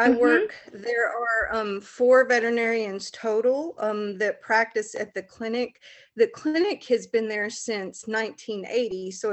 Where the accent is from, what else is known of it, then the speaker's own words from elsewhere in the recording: the South, United States; accent: Southern US; We live, if you can't tell by my accent, we're in a small rural area in the southern United States.